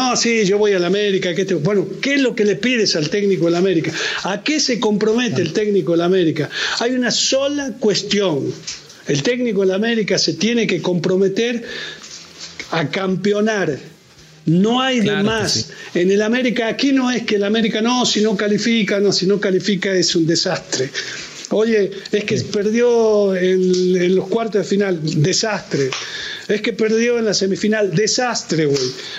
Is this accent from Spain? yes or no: no; Argentina; now in Mexico; porque yo sigo siendo argentino. Digo, yo mi pasaporte es argentino. Yo tengo mi FM2. Claro. Yo tengo un permiso para estar viviendo en México. Yo sigo siendo extranjero.